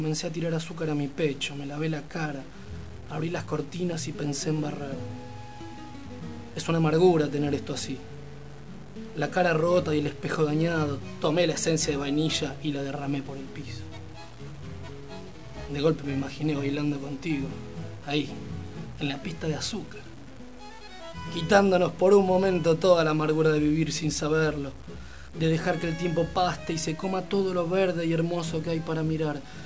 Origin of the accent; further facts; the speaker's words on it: Argentina; Decime, ¿somos los argentinos amargos por naturaleza?